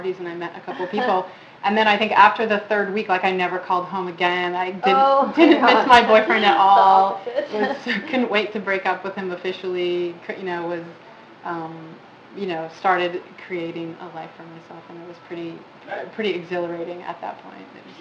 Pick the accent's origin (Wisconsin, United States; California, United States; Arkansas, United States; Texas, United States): California, United States; Huntington Beach; Yeah, I grew up in Huntington Beach.